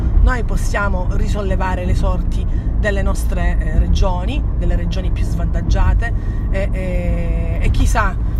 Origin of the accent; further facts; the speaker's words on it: Cosenza, Calabria, Italy; Io sono di Cosenza, come voi sapete, sono una nordista calabrese, perché Cosenza è la provincia più a nord della regione